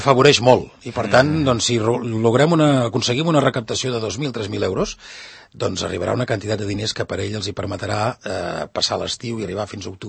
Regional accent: Sant Cugat del Vallès, Catalonia, Spain; Sant Cugat, per què el meu poble

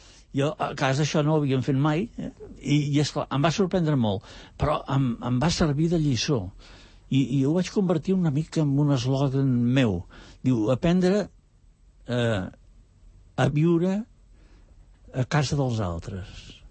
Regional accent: Barcelona, Catalonia, Spain; jo sóc un barceloní acabat de generacions, i barceloní consumit, i per mi el camp és l'estranger.

